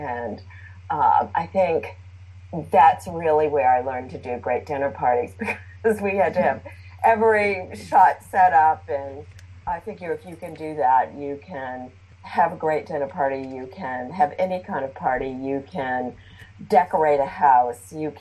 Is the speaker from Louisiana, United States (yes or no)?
yes; New Orleans, Louisiana, United States; a love of architecture, which I think growing up in New Orleans, I just absorbed.